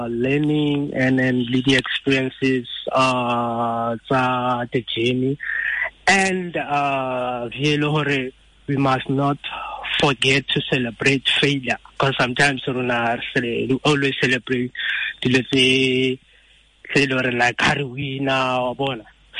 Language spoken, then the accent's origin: English; South Africa; as a South African Renale, like our music is it's rich